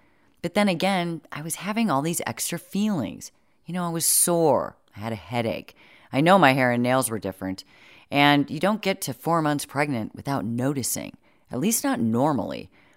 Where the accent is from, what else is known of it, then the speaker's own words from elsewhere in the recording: Florida, United States; I'm from Florida, Aiden's from Georgia, and we met at Emory University.